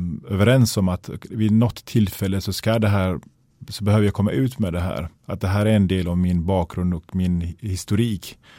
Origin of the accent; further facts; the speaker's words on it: Gothenburg, Västra Götaland County, Sweden; Swedish is a second language; Jag växte upp i Biskopsgården i Göteborg.